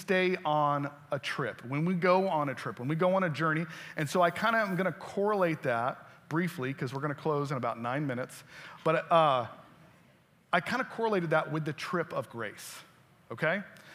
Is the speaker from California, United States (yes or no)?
no; Florida, United States; Florida cowboy. I'm from Florida.